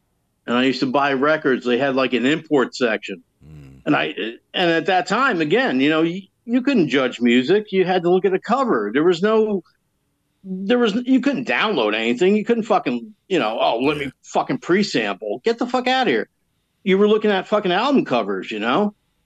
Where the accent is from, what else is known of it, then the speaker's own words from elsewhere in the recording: Chester, New York, United States; I'm actually from Chester, New York.